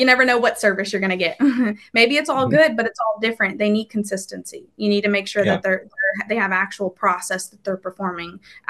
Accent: New Orleans, Louisiana, United States; walking into a group of 35 technicians from Mobile, Alabama, and I'm from New Orleans.

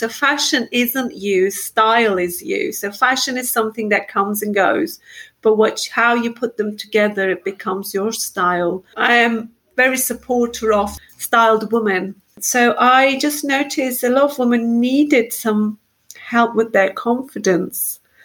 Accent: Turkey; English is a second language; moved away as an adult; And they were all wrong clothes because I came here in June from Turkey. That's how naive I was.

